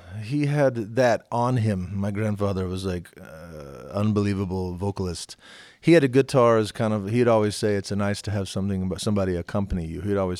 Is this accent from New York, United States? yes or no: no; Arkansas, United States; But, growing up in Arkansas and knowing somebody that would be president and having a dad that was a football star